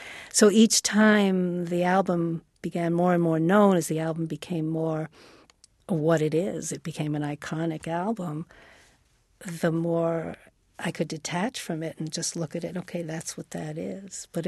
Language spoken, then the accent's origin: English; New York City, New York, United States; because I was from New York City also, you know